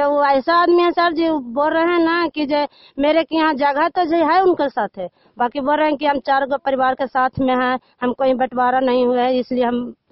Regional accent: Narayanpur, India; मेरा गांव नारायणपुर, पंचायत नारायणपुर।

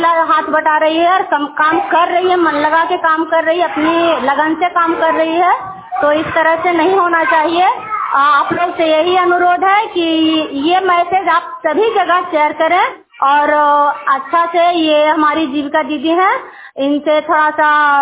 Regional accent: Parma, Bihar, India; मैं परमा ग्राम से रहने वाली हूँ। मेरा परमा ग्राम नादीगंज प्रखंड में पड़ता है, मैं उसी से बिलोंग करती हूँ।

